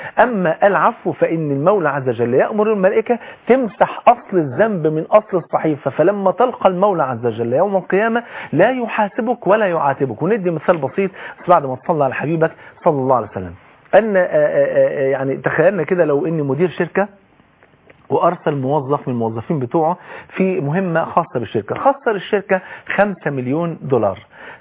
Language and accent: Arabic; Egypt